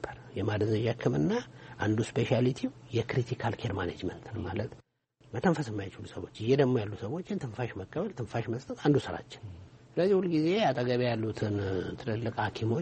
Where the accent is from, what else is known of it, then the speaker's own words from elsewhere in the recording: Addis Ababa, Ethiopia; አዲስ አበባ ነው የተወለድኩት።